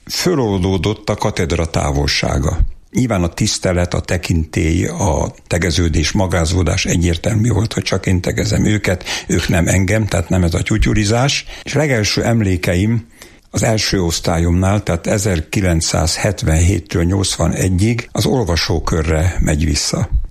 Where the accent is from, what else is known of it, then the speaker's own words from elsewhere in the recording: Pest, Hungary; born there; Hetedikes voltam, AB osztály volt, Tápióshűben születtem